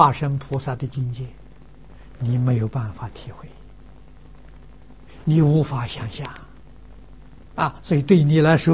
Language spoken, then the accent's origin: Chinese; China; 我们中国人讲气氛的